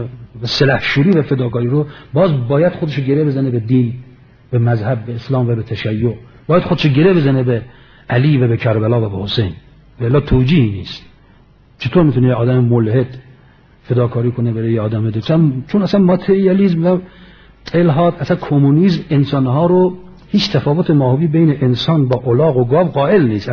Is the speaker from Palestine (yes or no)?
yes; Palestine; من فلسطینی ام.